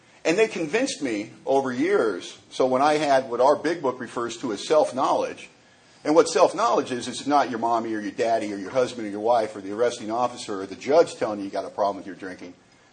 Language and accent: English; Bellingham, Washington, United States; I'm not from Seattle. I'm from Bellingham, Washington. We are closer to Vancouver, Canada, than we are to Seattle. We're about 20 minutes from the Canadian border.